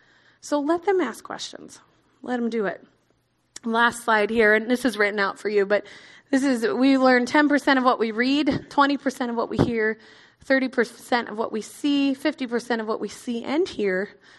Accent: Midwest, United States; accent: Midwestern; there came my Midwestern accent.

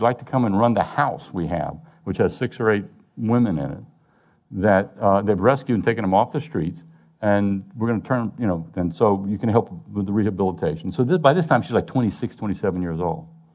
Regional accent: Louisiana, United States; I'm from South Louisiana, baby. We had to cover that food so we could eat it.

